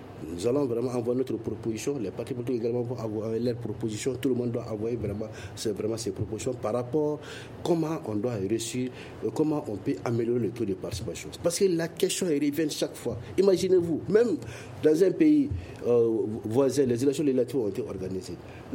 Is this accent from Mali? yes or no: yes; Sikasso, Mali; moi je suis de Sigasso.